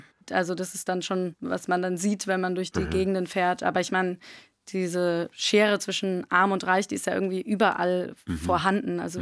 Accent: North Rhine-Westphalia, Germany; also born or lived in Salzburg, Austria; Das ist ja was komplett anderes als die Städte bei uns im Ruhrpott

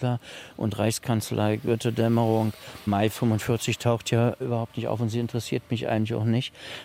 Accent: Germany; unser verhunztes genetisches Material als Deutsche

